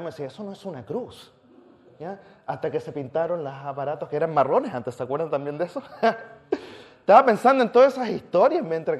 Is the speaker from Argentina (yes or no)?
no; Hamburg, Germany; venimos de Hamburgo y nos atrae mucho también la ciudad y la vida de ciudad